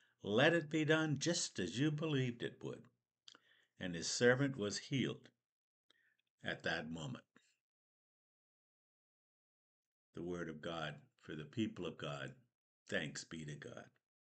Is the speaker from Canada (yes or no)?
yes; Canada; Unfortunately, we're Canadian, so we get to experience the seasons.